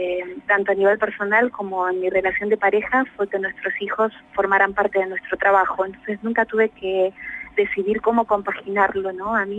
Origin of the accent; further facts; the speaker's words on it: Argentina; born there; moved away; also born or lived in United States / Barcelona; nací en Argentina, estuve viviendo también en Estados Unidos y hace unos 12 años que estoy viviendo en distintos sitios. Estuve viviendo en Barcelona principalmente, pero bueno, una vida bastante nómade.